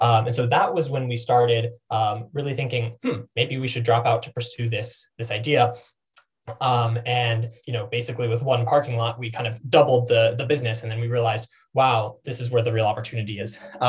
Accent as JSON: {"language": "English", "region": "Arizona", "country": "United States", "moved": "yes", "said": "I was from Arizona and I started realizing, wow, I should really move to the Bay Area."}